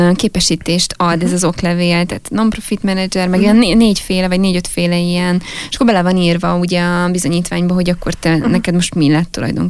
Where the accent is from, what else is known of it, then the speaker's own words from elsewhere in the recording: Nagykanizsa, Zala, Hungary; Nem, én Nagykanizsán nőttem fel, mert én zalai vagyok, és akkor a férjem révén fújt ide a szél.